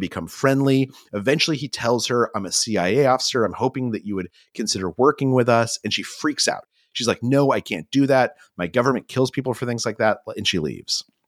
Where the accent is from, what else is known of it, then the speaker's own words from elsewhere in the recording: New Mexico, United States; The old, I grew up in New Mexico.